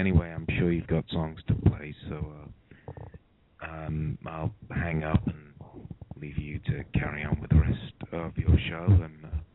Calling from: United Kingdom; calling from the UK. I'm offering my services.

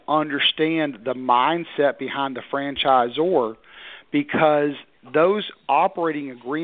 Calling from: Knoxville, Tennessee, United States; Outside of Knoxville, Tennessee.

